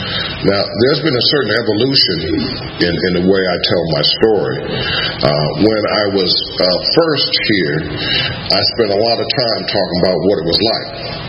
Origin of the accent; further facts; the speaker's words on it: Cleveland, Ohio, United States; born there; I'm an only child. I was born in Cleveland, Ohio.